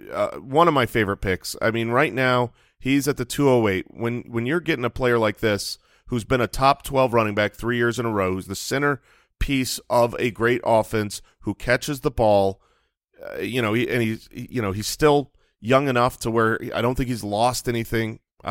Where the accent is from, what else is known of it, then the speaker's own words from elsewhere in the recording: Arizona, United States; We're from Arizona, and it does seem like it's Eno's job.